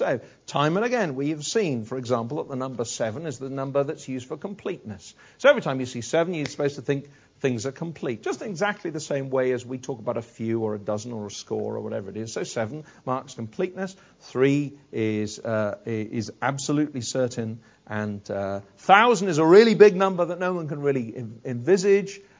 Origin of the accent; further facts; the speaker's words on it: Wales, United Kingdom; Maybe it's because I'm Welsh.